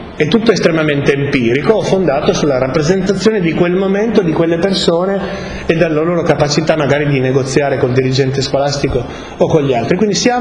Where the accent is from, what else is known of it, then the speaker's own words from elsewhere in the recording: Turin, Piedmont, Italy; io sono di Torino